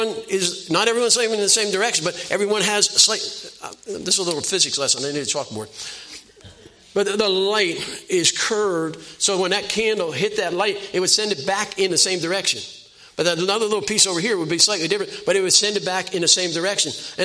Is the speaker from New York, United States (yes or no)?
no; Belmar, New Jersey, United States; I grew up in Jersey. I mentioned to some of you already, but a little town called Belmar. And I was born in 1943